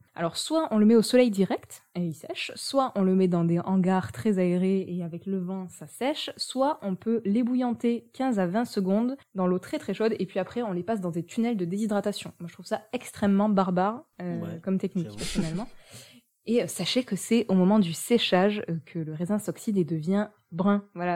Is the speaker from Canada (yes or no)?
no; France; Et donc, bah, nous, en tant que Français, je pense qu'on est tous d'accord, on aime manger.